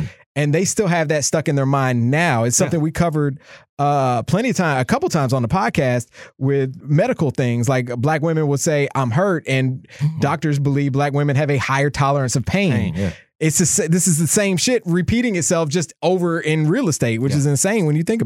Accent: Georgia, United States; I remember growing up where I grew up in Clayton County, Georgia, which was, when I was young, a predominantly white area of Atlanta.

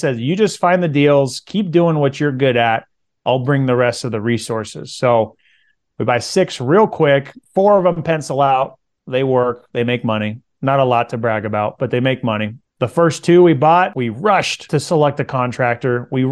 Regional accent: California, United States; So I grew up in Central California where houses are $200,000-$300,000 as median price points.

